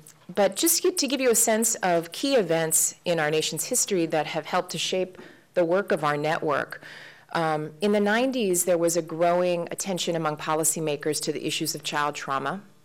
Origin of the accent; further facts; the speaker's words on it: Los Angeles, California, United States; But most importantly, I'm a native Angeleno, and I'm very glad to be here in my hometown.